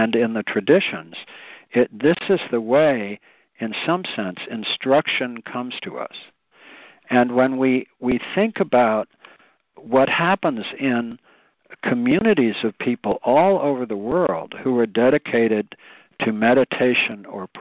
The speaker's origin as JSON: {"language": "English", "town": "New York City", "region": "New York", "country": "United States", "tie": "born or raised there", "said": "and I grew up in New York City"}